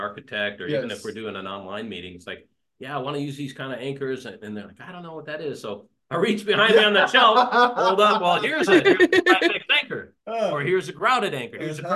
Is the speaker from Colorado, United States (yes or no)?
yes; Boulder, Colorado, United States; in the civil engineering department at University of Colorado in Boulder, where I grew up. This is my hometown, you know.